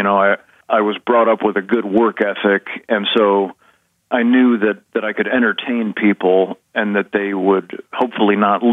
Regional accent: Minooka, Illinois, United States; It began for me in the Catholic Church in my hometown of Minooka, Illinois.

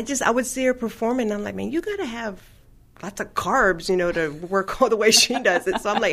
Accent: Florida, United States; I'm from Florida.

